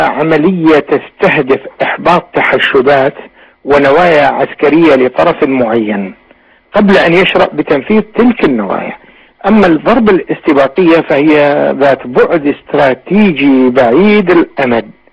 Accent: Iraq; نحن كمعارضة عراقية،

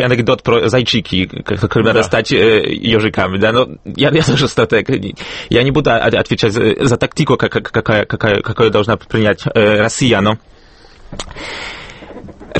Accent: Krakow, Lesser Poland, Poland; Russian is a second language; В Кракове довольно успешно, я сам из Кракова

